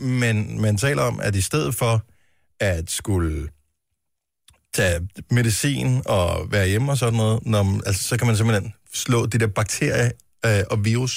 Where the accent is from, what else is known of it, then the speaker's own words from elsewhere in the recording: Region of Southern Denmark, Denmark; jeg er vokset op på Fyn